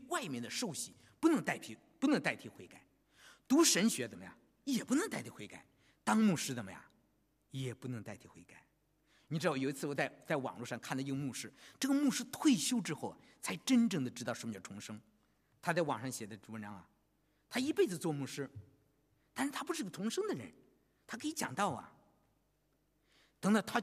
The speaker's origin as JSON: {"language": "Chinese", "country": "China", "moved": "yes", "said": "我们中国人，我知道我们中国人啊，从中国来到这里，我很不容易了"}